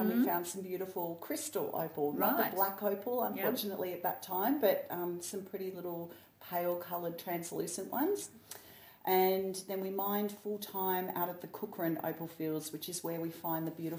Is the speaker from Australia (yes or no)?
yes; Gold Coast, Queensland, Australia; now in Lightning Ridge, Australia; We're both from the Gold Coast.